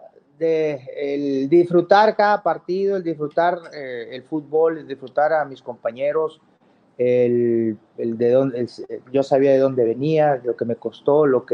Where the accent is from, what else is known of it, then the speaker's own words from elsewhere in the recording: Mexico; Entonces toda la gente se identificaba conmigo, me querían mucho como mexicano